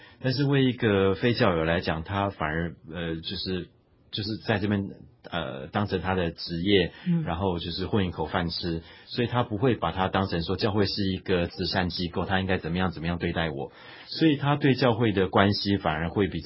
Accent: Taiwan; 我们台湾话有一句话说，金庙金神

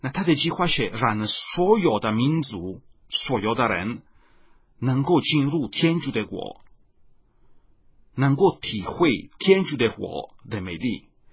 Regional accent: Italy; Chinese is a second language; 我是意大利人，你们可以感觉到我的口音不是那么标准的。那我们意大利人如同以色列人一样，我们非常享受好酒的好的美味

